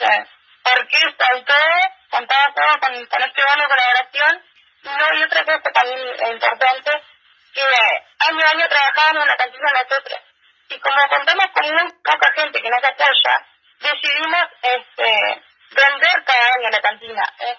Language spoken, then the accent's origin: Spanish; Achar, Tacuarembó, Uruguay; somos mujeres ahí de Achar